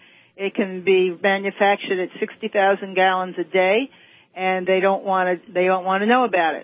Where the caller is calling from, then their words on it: Panama City, Florida, United States; Hi, I'm calling from Panama City